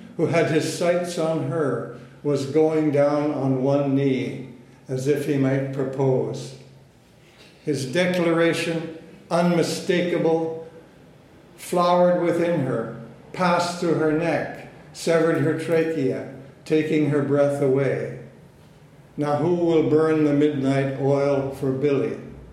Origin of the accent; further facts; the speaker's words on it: British Columbia, Canada; I grew up on the West Coast, and all of these glass bowls, these fishing floats from Japanese fishing boats, ended up on the coast in BC.